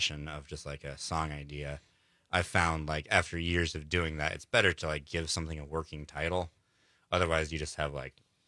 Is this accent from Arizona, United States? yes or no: no; Cortez, Colorado, United States; I grew up, I'm from Colorado. I grew up in Cortez, Colorado. Moved out here for school.